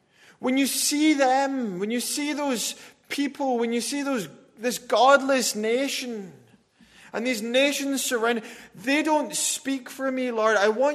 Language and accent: English; Scotland, United Kingdom; I'm Scottish, but I'm not part of that.